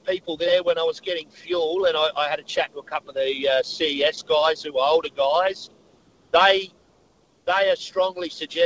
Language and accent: English; South Australia, Australia; I'm originally from the Riverland